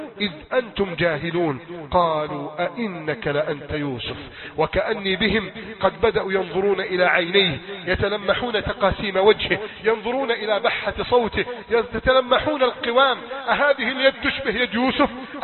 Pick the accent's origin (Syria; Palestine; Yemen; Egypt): Egypt; وأن بلادنا مصر سيجمع الله شملها